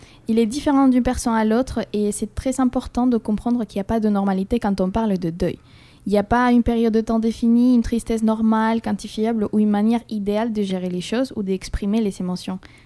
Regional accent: Colombia; ne pas pouvoir partir la voir en Colombie, mon pays d'origine

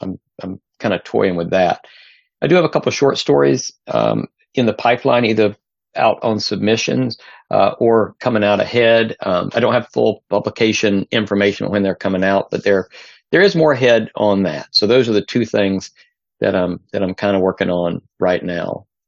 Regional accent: North Carolina, United States; I am from North Carolina originally, and that was my favorite independent bookstore when I was in North Carolina.

